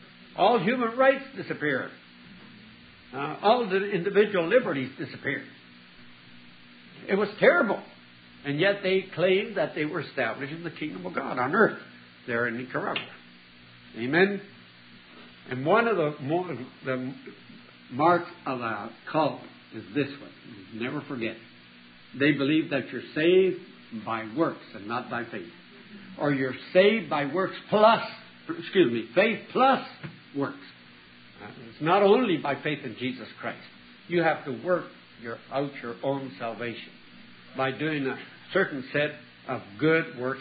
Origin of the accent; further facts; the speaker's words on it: Colombia; I was raised in Colombia, and I tell you, we were persecuted by the Catholic Church.